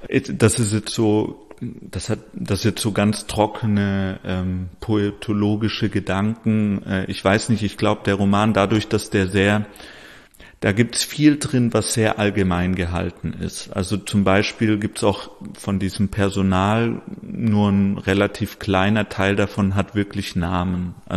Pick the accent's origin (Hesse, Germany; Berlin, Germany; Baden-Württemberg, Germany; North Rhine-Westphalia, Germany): Baden-Württemberg, Germany; Tübingen; Und ich bin eben in Tübingen aufgewachsen und weiß, wie es in so einer 100.000 EinwohnerInnenstadt zugeht